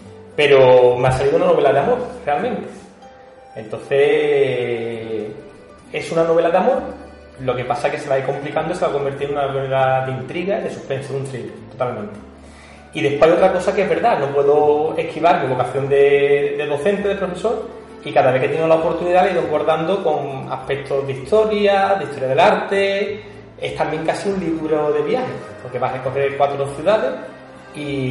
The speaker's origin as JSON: {"language": "Spanish", "town": "Cádiz", "region": "Andalusia", "country": "Spain", "said": "porque yo soy de Cádiz, no podía ser de otra manera"}